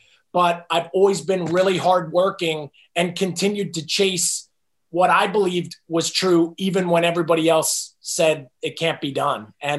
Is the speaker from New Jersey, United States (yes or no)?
yes; New Jersey, United States; And I grew up in New Jersey.